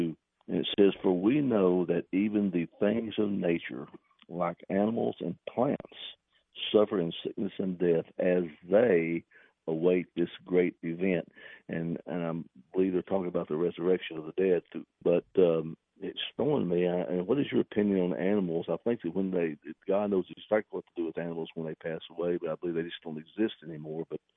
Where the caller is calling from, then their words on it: Rockwall, Texas, United States; I'm from Rockwall.